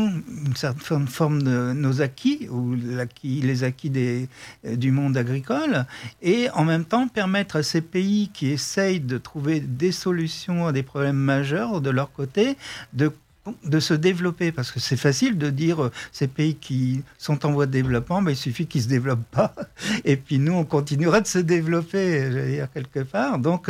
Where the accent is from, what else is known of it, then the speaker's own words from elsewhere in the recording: France; j'ai retrouvé presque les mêmes problématiques que mon enfance ici en France